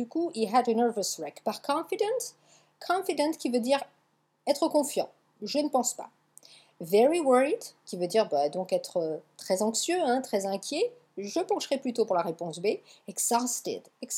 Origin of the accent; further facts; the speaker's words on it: Hauts-de-France, France; Chez moi dans le Nord, on dirait « il pleut à drache », mais bon.